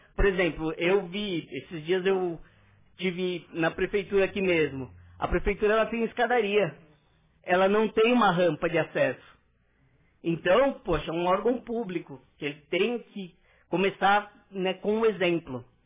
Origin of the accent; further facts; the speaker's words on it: São Paulo, Brazil; eu vim de São Paulo, né? Eu morei em São Paulo praticamente minha vida inteira.